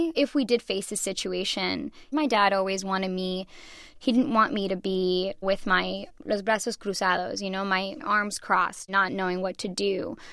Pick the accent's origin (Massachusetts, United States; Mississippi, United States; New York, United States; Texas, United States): Massachusetts, United States; Boston; My God, that is such a Boston thing to say. I'm from Boston.